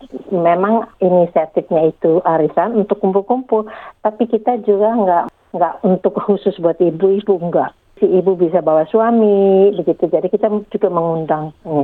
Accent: Ambon, Maluku, Indonesia; Nah, waktu saya pulang ke Ambon 3-4 tahun lalu, itu saya bikin video kan.

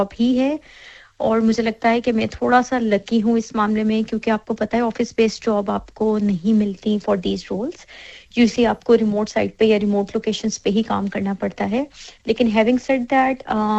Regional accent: Islamabad, Islamabad Capital Territory, Pakistan; moved away as an adult; now in Brisbane, Australia; اور میں آسٹریلیا میں لاسٹ 7 ایئر سے ہوں۔ میرا بیک گراؤنڈ پاکستان اسلام آباد سے ہے اور میں ساری لائف تو اسلام آباد میں ہی رہی ہوں، اور پھر شادی کے بعد 7 ایئرس اگو میں ادھر موو کی ہوں آسٹریلیا، اور کرنٹلی ابھی میں برسبن میں رہ رہی ہوں۔

